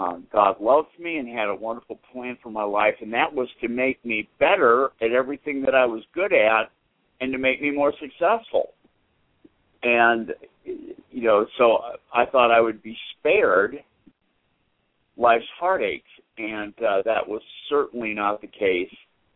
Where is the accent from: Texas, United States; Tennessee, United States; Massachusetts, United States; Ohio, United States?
Massachusetts, United States; Boston; I mean, we're Irish, and we're Catholic, and we're from Boston.